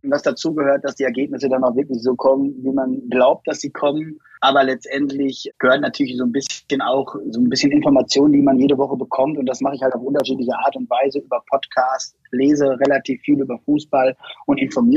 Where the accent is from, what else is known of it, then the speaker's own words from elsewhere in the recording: Lippstadt, North Rhine-Westphalia, Germany; Ja, ich komme aus Lippstadt